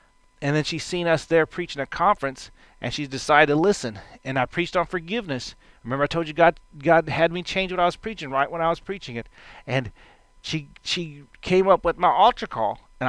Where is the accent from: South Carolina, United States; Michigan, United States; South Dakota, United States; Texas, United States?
Texas, United States; you can tell I'm a Texan